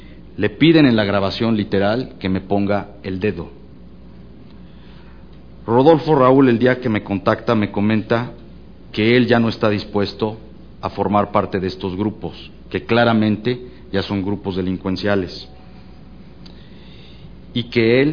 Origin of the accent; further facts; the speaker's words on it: Mexico; Yo soy un mexicano como muchos que estamos trabajando todos los días pensando en nuestras familias.